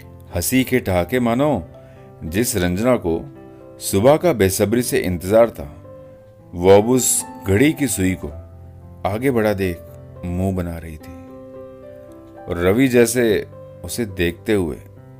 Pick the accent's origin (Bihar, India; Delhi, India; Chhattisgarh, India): Delhi, India; बाकी मैं दिल्ली से हूँ और मेरी फैमिली, माँ पापा सब वहीं हैं।